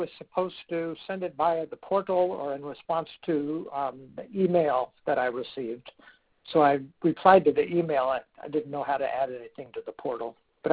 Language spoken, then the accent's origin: English; Los Angeles, California, United States; I'm from Los Angeles, and there's a lot of local scenes from Los Angeles that are very popular with my local readers and things like that.